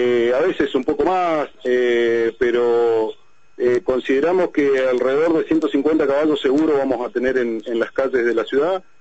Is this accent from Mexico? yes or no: no; Argentina; como argentinos